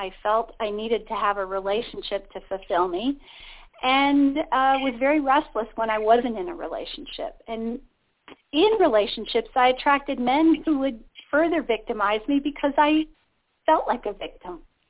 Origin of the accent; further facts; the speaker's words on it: Toronto, Ontario, Canada; born there; And I was born in Toronto